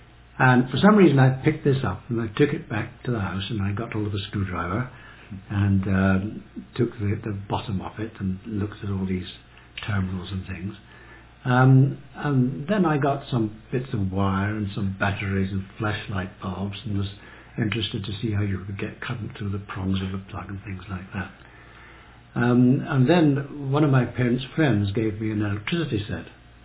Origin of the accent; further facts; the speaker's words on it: Fairlie, Scotland, United Kingdom; born there; I was born in St. Margaret's Manse Fairley in September 1929.